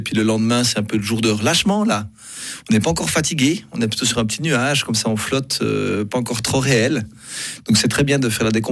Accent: Switzerland; je suis un Suisse qui les voit de l'extérieur.

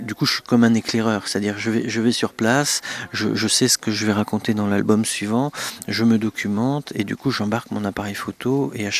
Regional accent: France; puisque nous sommes des touristes, on vient de France

